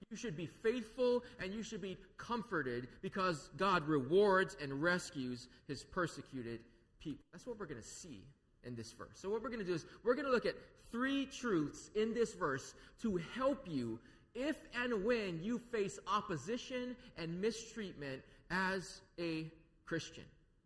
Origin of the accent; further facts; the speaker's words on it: Lanai, Hawaii, United States; I was bullied a little bit when I was growing up on Lanai because I was a hapa-haole homeschooled boy, and in Hawaii, in a small town, that makes for a bad combination.